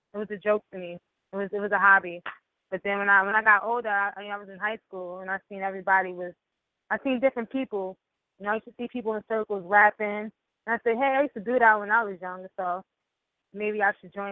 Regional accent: Yonkers, New York, United States; Well, I'm from, you know, I'm from Yonkers, New York. Born and raised.

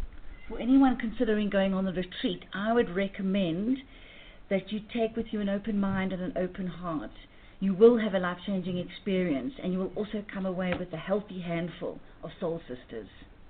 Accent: Johannesburg, Gauteng, South Africa; and I'm from Johannesburg in South Africa.

